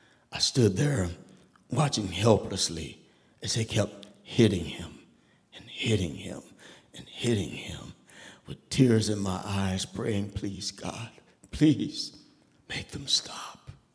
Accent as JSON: {"language": "English", "town": "Tulsa", "region": "Oklahoma", "country": "United States", "tie": "born or raised there", "said": "I grew up in Tulsa, Oklahoma, embraced in a loving environment that, fortunately for me, was all black."}